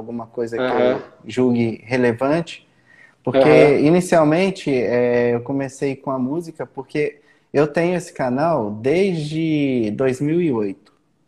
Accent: Volta Redonda, Rio de Janeiro, Brazil; eu sou de Volta Redonda, né? … eu moro em Volta Redonda.

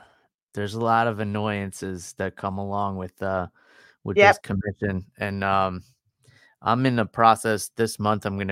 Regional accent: New York, United States; I mean, I'm an East Coast guy, too. I'm from New York.

